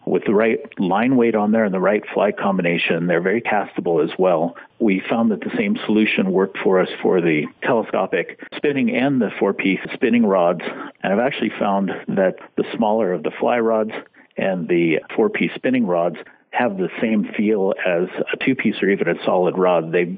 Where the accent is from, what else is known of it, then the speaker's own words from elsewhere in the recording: Washington, United States; moved away; I grew up fishing in the North Cascades and now live here in Southeast Idaho.